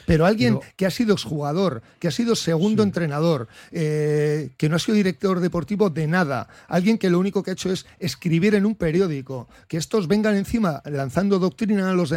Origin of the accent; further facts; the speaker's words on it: Bilbao, Basque Country, Spain; y lo digo yo que soy de Santucho